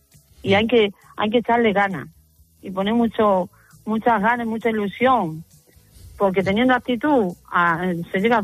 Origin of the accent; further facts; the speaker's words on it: Extremadura, Spain; now in Avilés, Spain; Pues yo soy extremeña, lo que pasa es que vivo aquí en Avilés.